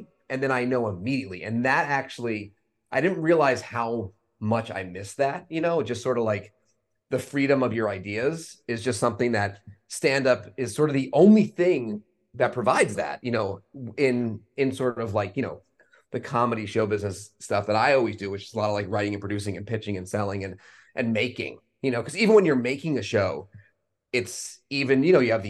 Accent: Stamford, Connecticut, United States; I reference like I'm from Stamford, Connecticut

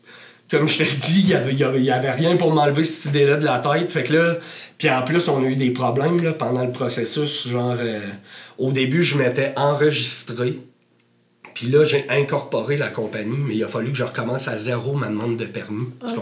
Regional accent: Quebec, Canada; j'ai décidé de déménager à Québec pour faire des études. Je viens de la Beauce.

